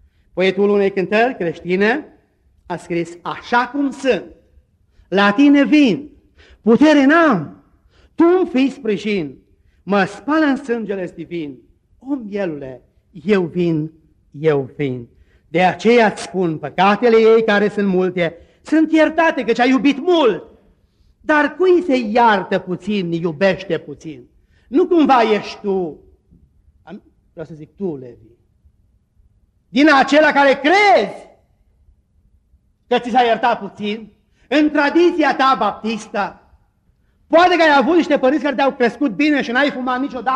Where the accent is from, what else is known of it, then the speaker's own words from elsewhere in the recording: Romania; Mulțumesc Dumnezeu că sunt român. E mare lucru să fii român, nu e chiar așa de puțin lucru.